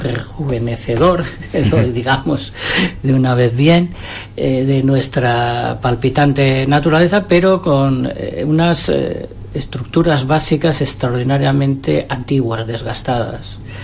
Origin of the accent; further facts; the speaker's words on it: Extremadura, Spain; yo puedo decir que mi terruño extremeño no deja de ser una continuación de los montes de Toledo